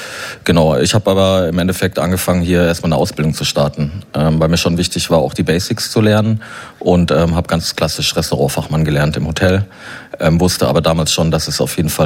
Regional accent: Munich, Bavaria, Germany; born there; ich bin gebürtig aus München

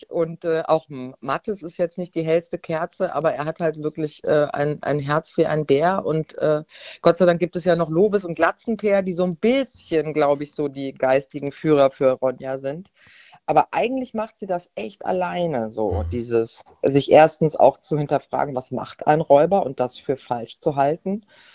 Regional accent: Hesse, Germany; ich bin doch also kein Stadtmensch, aber ich bin jetzt auch nicht im Wald groß geworden, in der Nähe von Frankfurt

